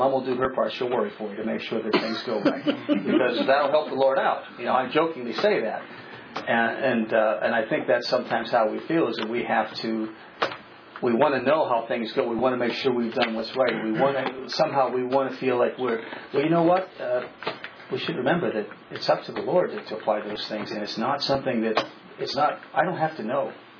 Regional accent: East, United States; accent: Easternese brogue; I was accused of having an Easternese brogue because I grew up in the East.

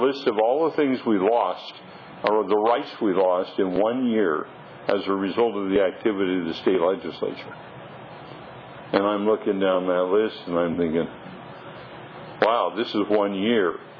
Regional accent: United States; I mean, I am an American by birth. I have the rights of citizenship by birth.

